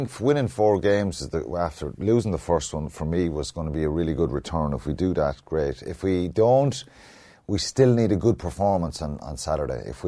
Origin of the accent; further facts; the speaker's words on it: Ireland; The one thing is that I will say is we as Irish players love going and playing.